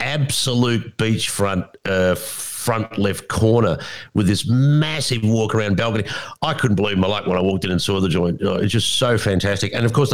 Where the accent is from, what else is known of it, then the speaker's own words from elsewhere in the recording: Melbourne, Victoria, Australia; because I grew up in Melbourne, they grew up in Perth, never the twain shall meet